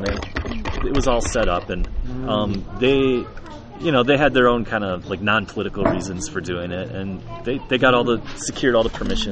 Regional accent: United States; I was not allowed to go on the train because I'm an American

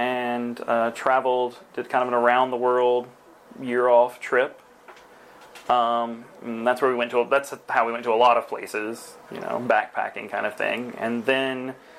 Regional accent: Mississippi, United States; moved away; Mississippi originally.

